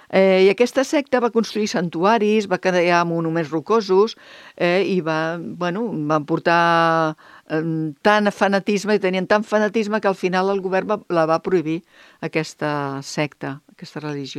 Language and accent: Catalan; Barcelona, Catalonia, Spain; jo sóc de Barcelona, a mi em passava amb el Tibidabo. Jo vivia al barri Sant Gervasi, que veies el Tibidabo allà mateix.